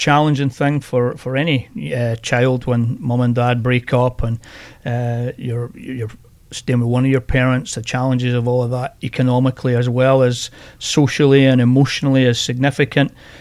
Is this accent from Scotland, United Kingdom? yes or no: yes; Scotland, United Kingdom; born there; baseball is an American sport, and I'm a Scot by nature, or by birth.